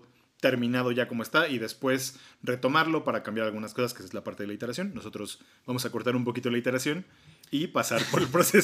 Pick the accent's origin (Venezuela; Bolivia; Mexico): Mexico; Mexico City; Jorlu y yo somos dos amigos de la Ciudad de México, que bueno, viven actualmente en la Ciudad de México.